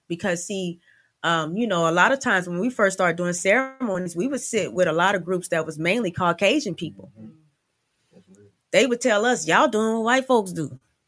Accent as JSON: {"language": "English", "town": "Miami", "region": "Florida", "country": "United States", "tie": "born there", "said": "I was born in Miami. So I thought, maybe I go home, I get to go to the beach, you know."}